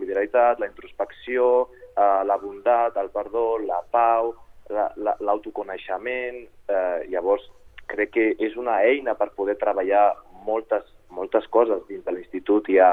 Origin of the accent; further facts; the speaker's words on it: Catalonia, Spain; he crescut aquí, he nascut aquí